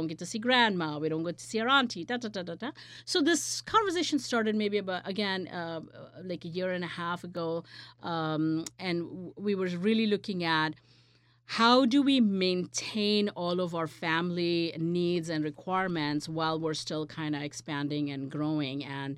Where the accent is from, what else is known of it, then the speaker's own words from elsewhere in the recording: India; I'm from India. I was born in India.